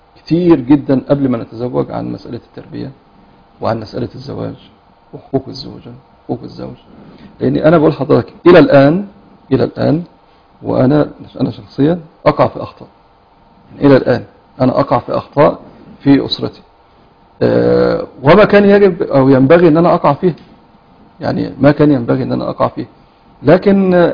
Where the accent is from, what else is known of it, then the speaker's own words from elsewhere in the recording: Egypt; في مثل يعني شعبي أو قديم عندنا في مصر يقولك إيه، لقيني ولا تغديني.